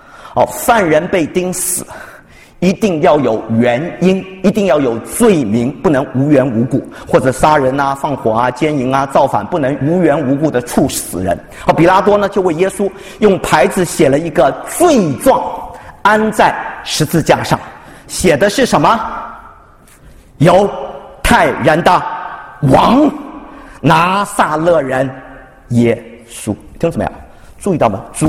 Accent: China; 就像我们中国人恨日本天皇一样

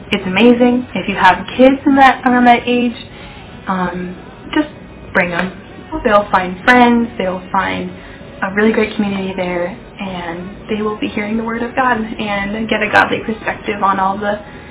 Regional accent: Embarrass, Minnesota, United States; now in Bemidji, United States; I currently live in Bemidji, Minnesota, but I was raised in Embarrass, which means I was blessed with the opportunity to go to the Embarrass E Free Church.

